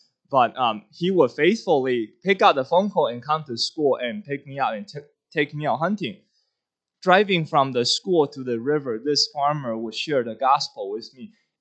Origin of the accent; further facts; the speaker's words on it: Taiwan; English is a second language; moved away as an adult; now in United States; And that little tiny town that I grew up in Taiwan, just a perspective, is one of the smallest, has 200,000 people in there.